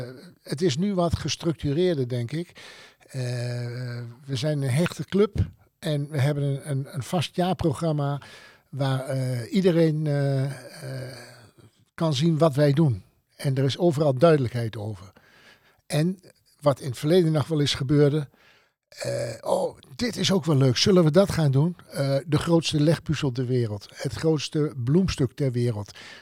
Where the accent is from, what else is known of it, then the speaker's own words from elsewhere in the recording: Almelo, Overijssel, Netherlands; 69 jaar, geboren en getogen in Almelo.